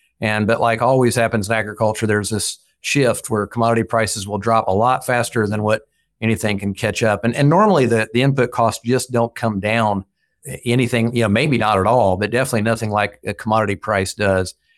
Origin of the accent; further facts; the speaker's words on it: Indiana, United States; partly because I'm from Boone County and we don't have hardly any dairies left in Boone County anymore.